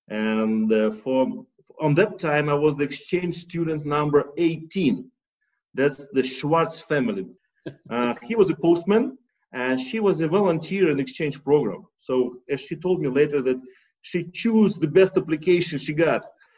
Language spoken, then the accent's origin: English; Primorsky Krai, Russia; born there; English is a second language; I was born in the Russian Federation in the far east part of it, near the Vladivostok.